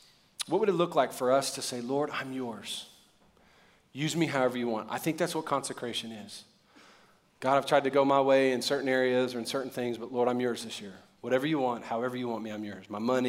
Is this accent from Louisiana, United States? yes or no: yes; New Orleans, Louisiana, United States; I'm from New Orleans. I'm allergic to cold, everybody. Who dat?